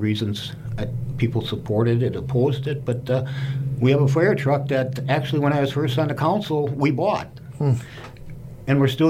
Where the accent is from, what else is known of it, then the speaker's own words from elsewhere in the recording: Port Edwards, Wisconsin, United States; I grew up here. I've lived here my entire life. I grew up in Port Edwards. I went to grade school there. I went to Assumption High School in the Rapids.